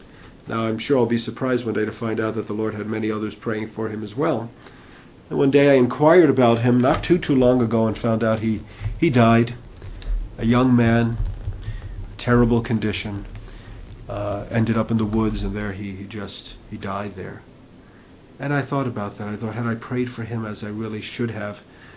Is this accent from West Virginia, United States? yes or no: no; Medford, New York, United States; I grew up in Medford, Long Island, and went to school out there, and there was this fellow, Vinny.